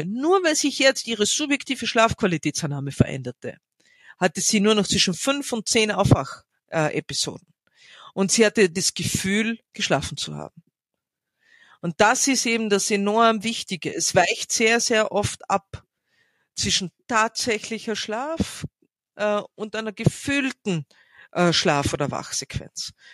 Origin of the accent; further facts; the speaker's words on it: Villach, Carinthia, Austria; Also ich komme aus Villach, wir haben einen Fasching, wir haben einen Kirchtag.